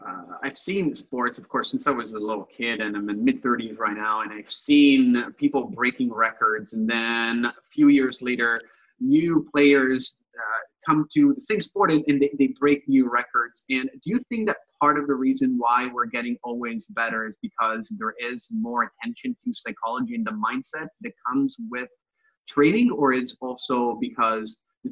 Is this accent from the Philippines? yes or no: no; Italy; now in Canada; I'm from Italy. I live in Canada, but I'm from Italy.